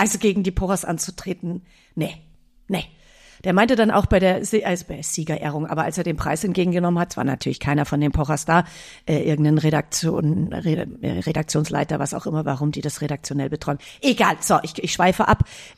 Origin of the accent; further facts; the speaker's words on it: Munich, Bavaria, Germany; also ich komme ja aus München